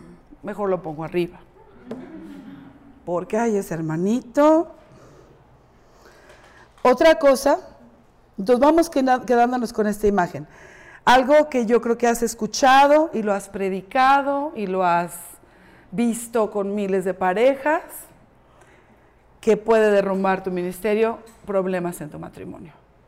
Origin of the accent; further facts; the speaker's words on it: Mexico City, Mexico; now in United States; yo no me quería salir de mi país. Yo amo México, hasta la fecha, obviamente, pero ya soy gringa